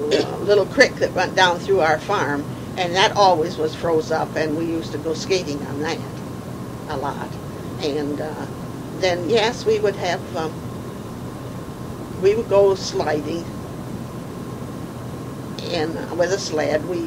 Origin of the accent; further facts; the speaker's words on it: Ohio, United States; born there; moved away; But I know we never had any snow where we lived. I was born in Ohio, and we never had snow at Christmas time. Now they've got more snow since I left Ohio than we've ever had before.